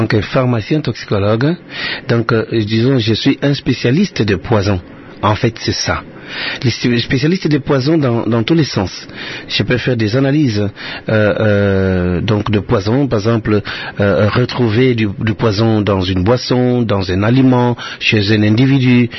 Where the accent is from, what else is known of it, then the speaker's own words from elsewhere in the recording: Kangou, Kongo Central, DR Congo; Eh bien, je suis né à Kangou, dans le bas-fleuve